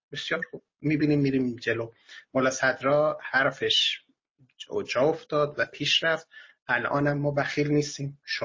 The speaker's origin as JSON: {"language": "Persian", "country": "Iran", "said": "بالاخره ما هم ایرانی هستیم و دلنگران این اتفاقاتی که داره میفته"}